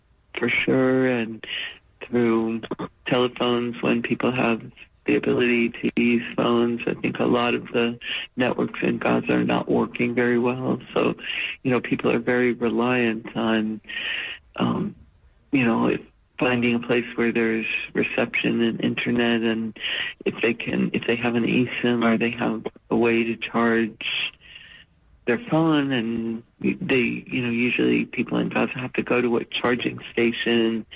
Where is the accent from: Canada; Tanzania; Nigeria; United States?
United States; everyone was asking us, where are you from? And, you know, when we would say America, most of them would say, oh, I love America.